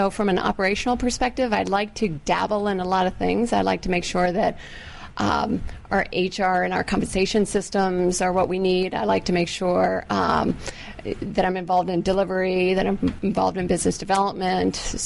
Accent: Virginia, United States; I grew up here in Fairfax County.

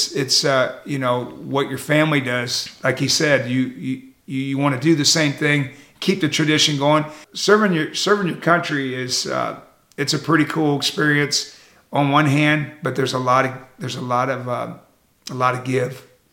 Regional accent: Ottawa, United States; I'm from Ottawa. Of course, I've been there my whole life. I'm 59 years old.

